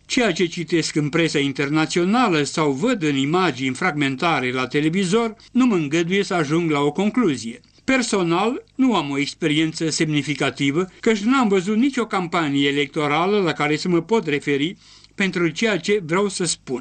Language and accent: Romanian; Lisa, Brașov County, Romania; În orice caz, țin minte perfect că aproape întreg satul meu a votat cu ochiul. Nu fiindcă toți țăranii din Lisa erau țărăniști sau simpatizanți țărăniști